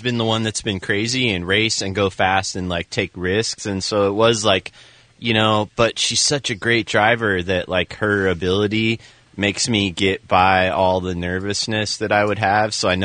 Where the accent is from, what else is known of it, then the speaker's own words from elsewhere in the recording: South Gate, California, United States; also born or lived in Lynwood; I've been going there since, you know, growing up in Southgate and Linwood and stuff.